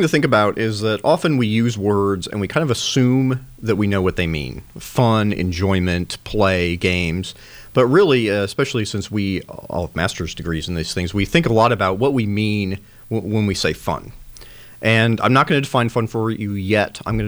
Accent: Goshen, Indiana, United States; I'm from Goshen, Indiana.

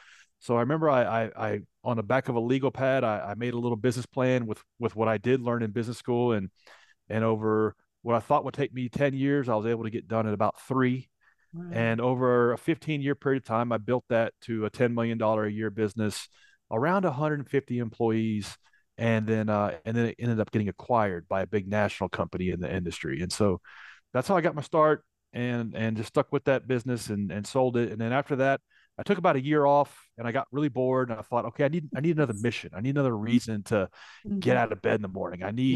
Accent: Nashville, Tennessee, United States; I am from Nashville, Tennessee, and spent most of my life growing up in Nashville.

